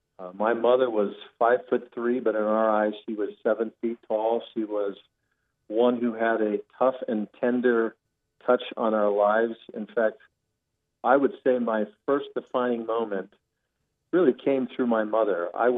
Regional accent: Puyallup, Washington, United States; I grew up 9 miles east of Tacoma, Washington, 35 miles south of Seattle in a town called Puyallup, Washington.

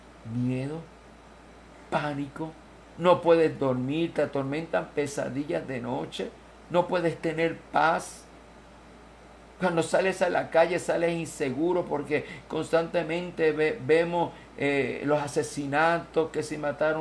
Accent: Puerto Rico; yo soy Puerto Rico.

